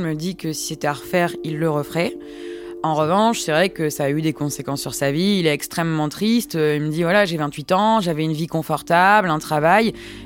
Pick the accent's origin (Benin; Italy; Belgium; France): France; moi, me surprend en tant que Français